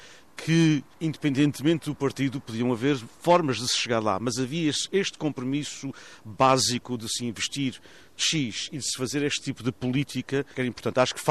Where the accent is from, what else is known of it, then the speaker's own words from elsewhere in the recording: Portugal; eu estou a tirar português, porque eu dou português para principiantes, numa das minhas turmas, e eu estou a tirar português porque eu sou português.